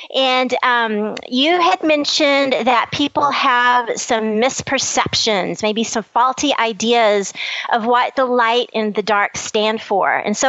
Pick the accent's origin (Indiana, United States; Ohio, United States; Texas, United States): Texas, United States; Happy; growing up in Happy, Texas, I am with a family of farmers and ranchers.